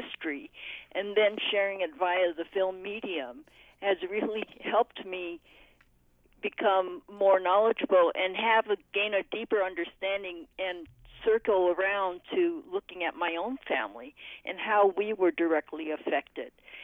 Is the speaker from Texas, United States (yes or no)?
no; California, United States; So our knowledge of our Chinese in America was very limited, certainly growing up in California as I did.